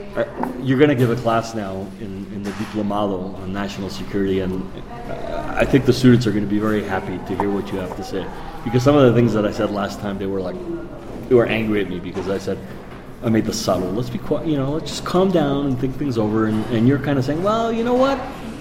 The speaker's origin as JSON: {"language": "English", "country": "Canada", "said": "Being a Canadian, we kind of do things in a very subtle kind of way"}